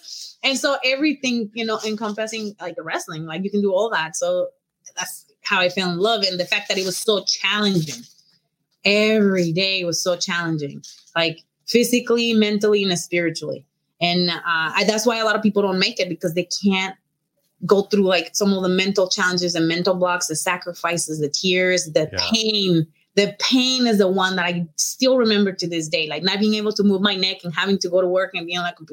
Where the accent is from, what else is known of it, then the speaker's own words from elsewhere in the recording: Tijuana, Baja California, Mexico; In Tijuana, yes. Like we didn't have a lot.